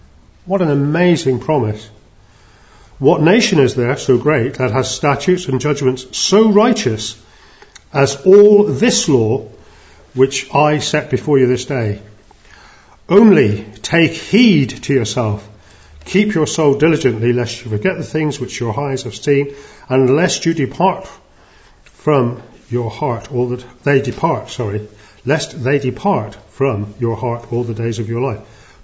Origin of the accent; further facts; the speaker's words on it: South West England, United Kingdom; I'm not Jewish. I'm Cornish.